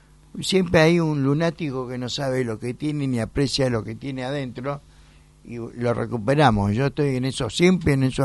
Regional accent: Buenos Aires, Argentina; porque amo, soy porteño y amo mi ciudad

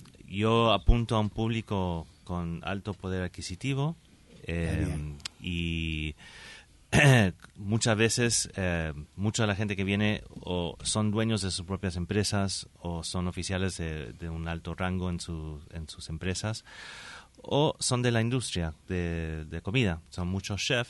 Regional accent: Chicago, Illinois, United States; Yo de Estados Unidos.

